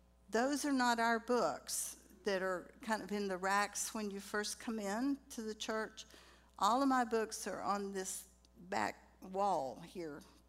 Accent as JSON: {"language": "English", "town": "Atlanta", "region": "Georgia", "country": "United States", "tie": "born there", "said": "I was born in Atlanta. I'm an only child, very, very spoiled by my parents."}